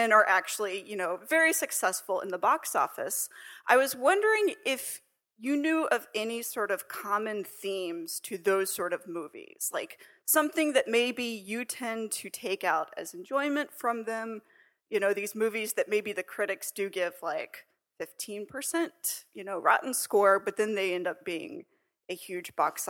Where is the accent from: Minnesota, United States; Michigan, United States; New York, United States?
New York, United States; Here in New York.